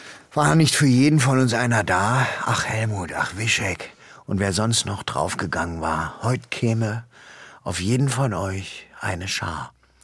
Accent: East Germany, Germany; Weil ich komme aus dem Osten

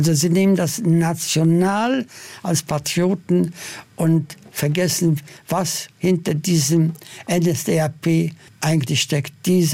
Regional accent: Poland; German is a second language; auch in meinem Heimatland Polen

